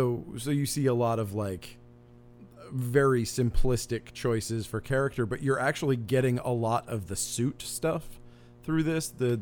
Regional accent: United States; I have always loved Spider-Man because I grew up in America.

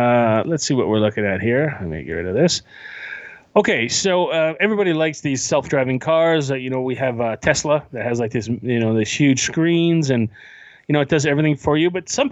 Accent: Canada; We're Canadian. We're proud. Damn it.

